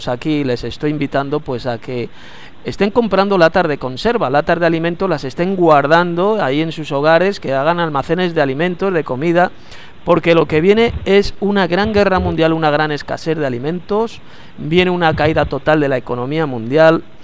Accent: Madrid, Community of Madrid, Spain; Yo soy de Madrid, yo vivo aquí en Madrid, en la capital de España.

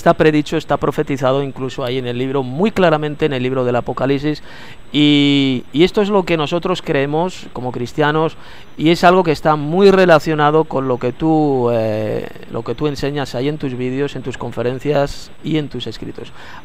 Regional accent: Madrid, Community of Madrid, Spain; Yo soy de Madrid, yo vivo aquí en Madrid, en la capital de España.

